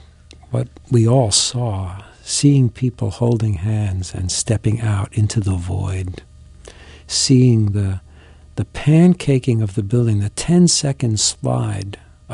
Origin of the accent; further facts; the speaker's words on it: New York, United States; And so as a New Yorker with a license to say anything